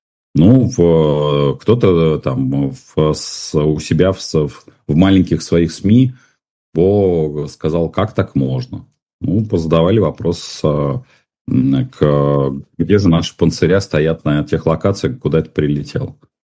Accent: Moscow, Russia; Москва, поскольку я москвич все-таки в 4-м поколении

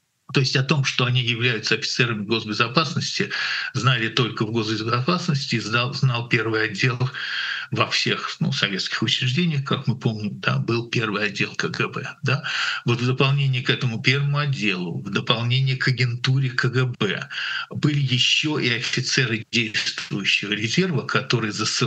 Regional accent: Moscow, Russia; Я сам из Москвы, поэтому я Ленинград плохо знаю.

